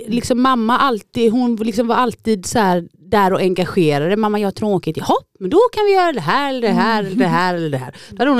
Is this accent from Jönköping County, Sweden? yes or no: yes; Nässjö, Jönköping County, Sweden; Jag kommer från Nässjö. En stad i Småland. Uppvuxen med min mamma, min pappa och mina två yngre syskon.